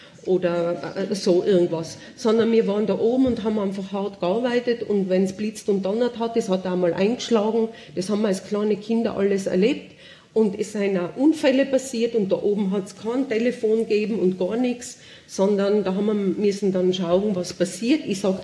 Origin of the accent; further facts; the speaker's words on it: Tyrol, Austria; ich bin auf der Bettelwurf-Hütten oben aufgewachsen, ich war 2 Jahre und meine Eltern haben die übernommen, 1958.